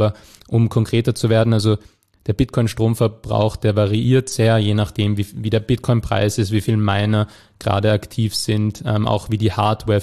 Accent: Vienna, Austria; und ich auch als Wiener, dann war das naheliegend, dann gleich in Wien die Firma umzusiedeln

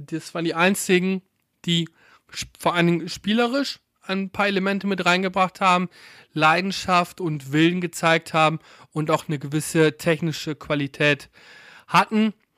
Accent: North Rhine-Westphalia, Germany; born there; Ich komme ja gebürtig aus dem Westmünsterland.

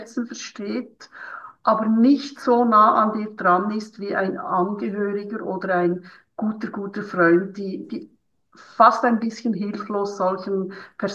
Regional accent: Switzerland; Und bei uns in der Schweiz ist es so, wir haben keine Anschlussbehandlungen.

